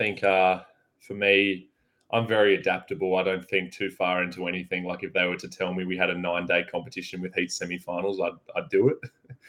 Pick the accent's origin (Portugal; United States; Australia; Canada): Australia; So as an Australian swimming fan, I'm really excited to see what the future holds for our relays and 100 freestyle.